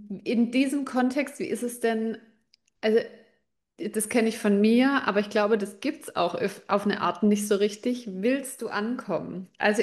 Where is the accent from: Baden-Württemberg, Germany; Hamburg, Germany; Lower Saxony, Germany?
Baden-Württemberg, Germany; Bei uns im Schwabenland